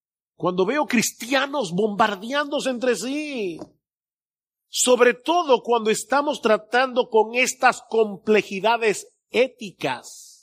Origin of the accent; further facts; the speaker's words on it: Dominican Republic; pero también somos dominicanos